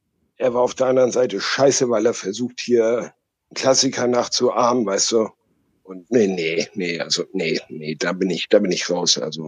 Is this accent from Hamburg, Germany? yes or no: yes; Hamburg, Germany; Ich komme aus dem wunderschönen Hamburg.